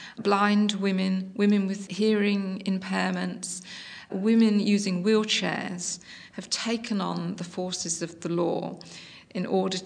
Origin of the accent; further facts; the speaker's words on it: Australia; now in United Kingdom; In the UK, as an Australian, I watch with wonder as the Disability Action Network organised around the country